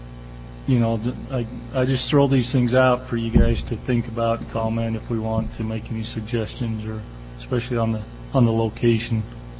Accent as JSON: {"language": "English", "town": "St. George", "region": "Utah", "country": "United States", "said": "But again, I'm from St. George"}